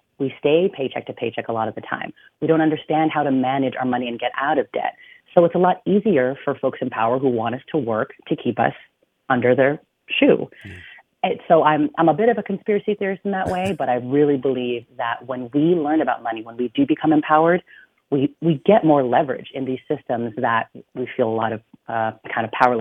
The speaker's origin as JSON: {"language": "English", "region": "California", "country": "United States", "tie": "born or raised there", "said": "I'm a Filipino-American daughter of immigrants, first generation. I grew up in the California Bay Area."}